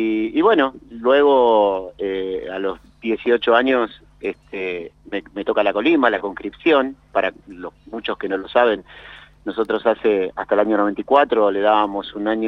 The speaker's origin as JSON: {"language": "Spanish", "town": "La Matanza", "region": "Buenos Aires Province", "country": "Argentina", "said": "Yo soy de La Matanza, y bueno, me tocó ir un poco lejos de mi casa"}